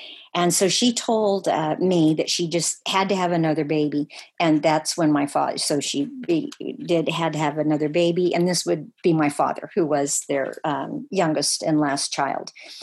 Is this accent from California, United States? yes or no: yes; Chico, California, United States; born or raised there